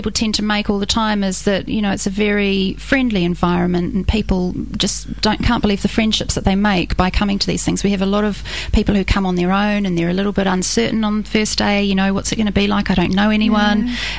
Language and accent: English; New Zealand; now in Essex, United Kingdom; And but basically, I was born and bred in New Zealand.